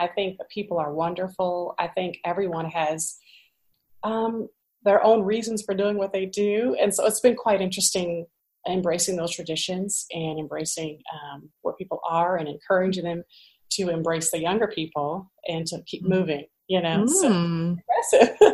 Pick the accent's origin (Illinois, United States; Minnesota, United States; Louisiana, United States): Illinois, United States; Champaign; now in Chicago, United States; I am not from Chicago. I'm from Champaign, Illinois, which is about 2 hours south.